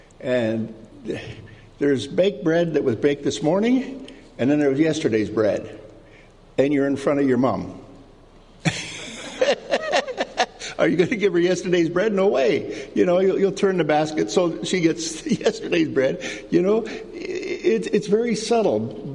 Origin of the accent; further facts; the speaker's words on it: Alberta, Canada; And I'm from Alberta.